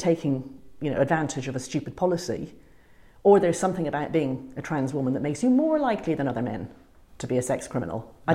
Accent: Ireland; Yeah, we foolishly brought in self-ID without any debate in 2015.

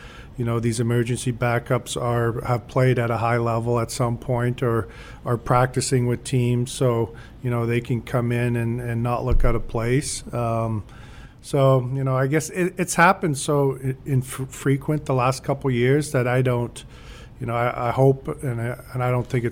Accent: Edmonton, Alberta, Canada; I grew up in Western Canada. I grew up in Edmonton, Alberta. I got drafted to Toronto

